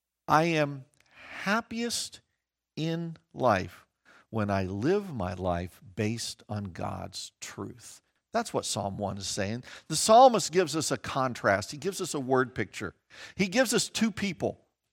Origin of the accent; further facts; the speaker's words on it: Kansas, United States; I grew up in Kansas, and we didn't do it, even though I'm a little older.